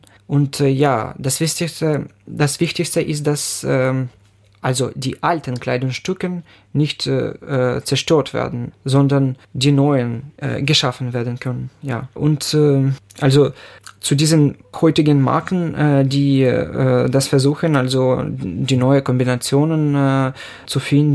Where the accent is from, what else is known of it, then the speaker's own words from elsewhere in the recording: Chernihiv, Chernihiv Oblast, Ukraine; German is a second language; moved away as an adult; diese traditionelle Vishivanka habe ich aus meiner Heimatstadt Chernihiv mitgenommen, als diese Stadt im März 2022 belagert war.